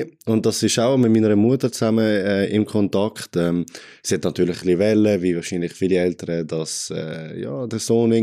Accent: Meisterschwanden, Aargau, Switzerland; 21, komme aus dem Kanton Aargau in Meisterschwanden, wenn das irgendjemandem etwas sagt, am Allwilersee. Ja, da bin ich aufgewachsen

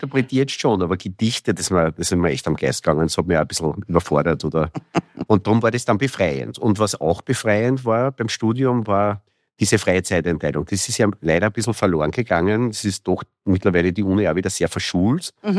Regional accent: Amstetten, Lower Austria, Austria; moved away as an adult; now in Vienna, Austria; Ja, bin gebürtig Amstettner, dort auch aufgewachsen, maturiert in Amstetten und bin dann nach der Matura nach Wien gekommen, um hier zu studieren. Ich lebe seither in Wien, aber ich fühle mich eigentlich immer noch als Niederösterreicher, als Mostviertler.

